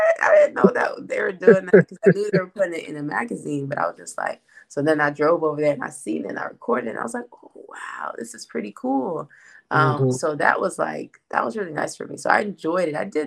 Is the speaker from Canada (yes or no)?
no; Florida, United States; got into my local bookstore in South Florida, because I'm originally from Florida.